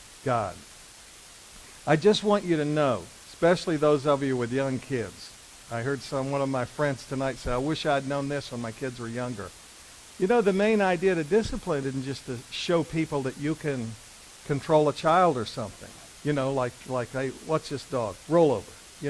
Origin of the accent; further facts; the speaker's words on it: the South, United States; I think part of that is because growing up in the South